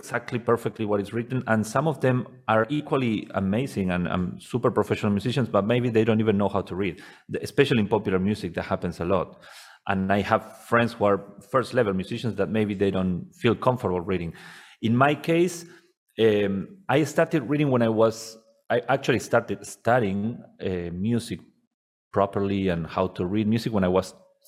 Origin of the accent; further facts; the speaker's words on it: Buenos Aires, Argentina; English is a second language; moved away as an adult; now in New York, United States; I'm from Argentina. I'm nice. Originally from Buenos Aires, Argentina. This is funny because I live in New York. I moved to New York a couple of years ago.